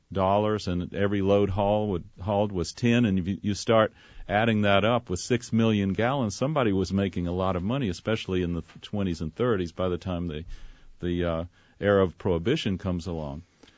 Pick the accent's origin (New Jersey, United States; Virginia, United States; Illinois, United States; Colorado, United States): Virginia, United States; born there; the county that where I did my research and actually where I was born in Virginia